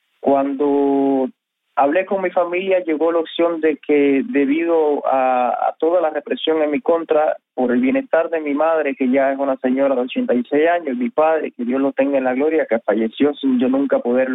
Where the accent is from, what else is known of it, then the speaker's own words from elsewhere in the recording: Cuba; como cubanos quisiéramos regresar a nuestro país, a reconstruir un país libre, próspero, democrático, a vivir en nuestro país, porque somos cubanos